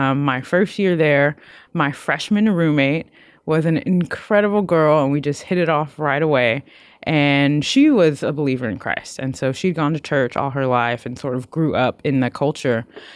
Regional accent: Austin, Texas, United States; So I'm originally from Austin, Texas. So grew up sort of with a lot of green around me.

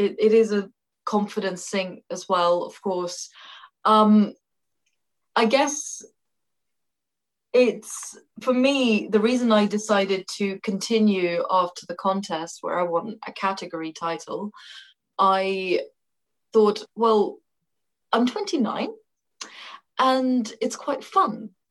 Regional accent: Russia; now in London, United Kingdom; I am originally from Russia.

